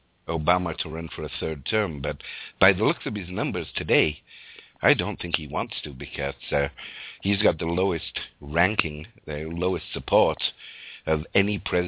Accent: Canada; I forget what it is because I'm Canadian, of course, so we don't know all of the amendments.

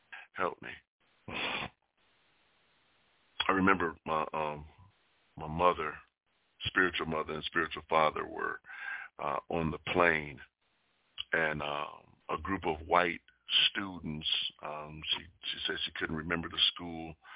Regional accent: Chicago, Illinois, United States; now in Atlanta, United States; I'm concerned about things that are happening in Chicago, my hometown. I'm concerned about things that are happening here in Atlanta, Georgia.

